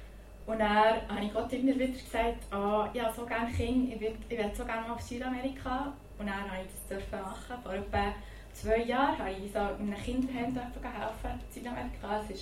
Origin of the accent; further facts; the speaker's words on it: Fribourg, Switzerland; Ich bin im Freiburger Land aufgewachsen, in so einem herzigen Dörfchen in der Nähe von Muttersee.